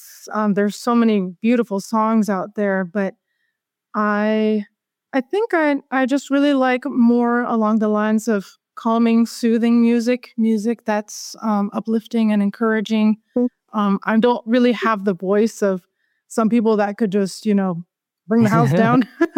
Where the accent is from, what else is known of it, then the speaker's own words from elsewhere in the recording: Chattanooga, Tennessee, United States; Well, I am from Chattanooga, Tennessee, and I've lived here for quite a while.